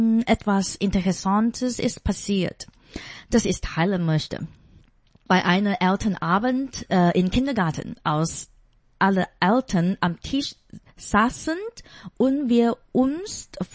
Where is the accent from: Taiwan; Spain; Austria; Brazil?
Taiwan; Taipei; German is a second language; now in Dubai, United Arab Emirates; Ich komme aus Taipei in Taiwan. Ich habe in einer traditionellen Familie gelebt, aber dann hat mein Leben mich um die Welt geführt. Ich habe in Moskau, Peking, Shanghai, Tokio und Dubai gelebt. Jetzt lebe ich in Dubai.